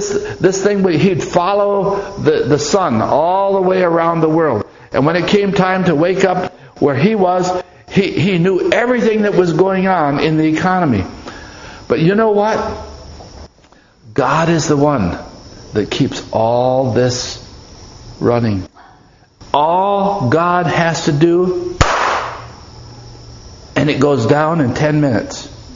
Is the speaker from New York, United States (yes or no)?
yes; New York, United States; So when I tell people I'm from New York, I say I'm from upstate New York. I'm from northern New York.